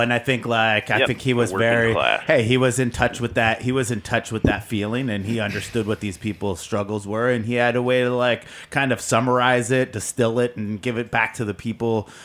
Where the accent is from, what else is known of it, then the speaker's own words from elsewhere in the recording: California, United States; from California, so I like a thin patty